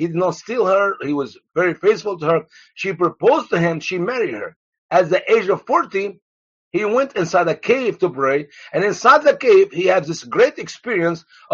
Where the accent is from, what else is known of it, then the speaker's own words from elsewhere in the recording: Egypt; I grew up in Egypt. Yes, sir.